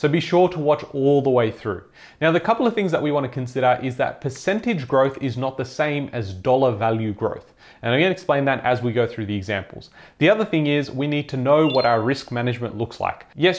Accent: Sydney, New South Wales, Australia; born there; I was born in Sydney, I know this market really, really well

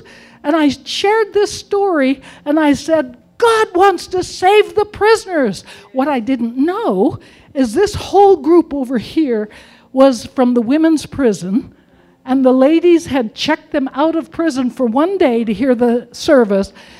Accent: Ketchikan, Alaska, United States; My hometown, Ketchikan, Ketchikan Correction Center, they were jokingly calling it Ketchikan Christian Center

